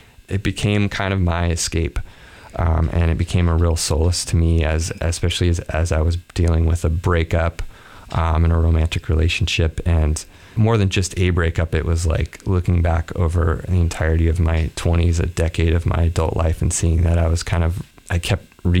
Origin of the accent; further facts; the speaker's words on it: Colorado, United States; moved away as an adult; also born or lived in California; I grew up in Colorado and California in places with a lot of open space. And I moved to New York City when I was, I think, 28, 29, 30.